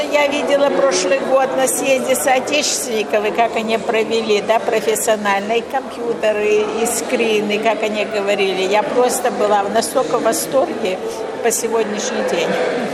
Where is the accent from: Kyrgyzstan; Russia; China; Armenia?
China; Я, правда, не из России, я из Китая